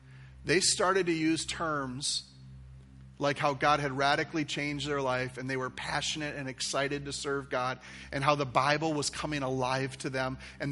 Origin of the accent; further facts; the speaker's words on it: Minnesota, United States; I was raised here in Minnesota. Grew up here and in a family, large Italian family, and we went to a religious traditional church most weekends because our parents made us go.